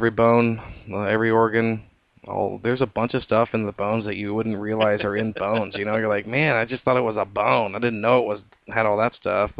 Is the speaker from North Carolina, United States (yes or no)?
no; Mount Vernon, Illinois, United States; also born or lived in Ewing; I grew up, I was born in Mount Vernon at the old Good Sam Hospital.